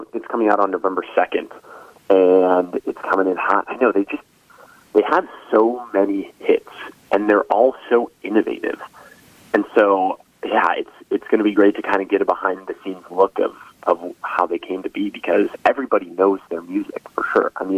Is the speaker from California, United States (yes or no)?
yes; San Diego, California, United States; Growing up in San Diego, the Padres were an eternal disappointment to me